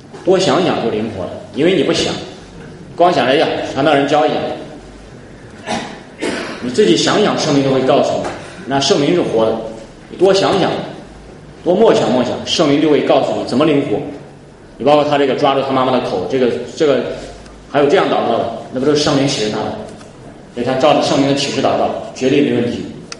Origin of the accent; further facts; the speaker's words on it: Henan, China; accent: Henan dialect; 我们河南话说你将来要饭找不到棍儿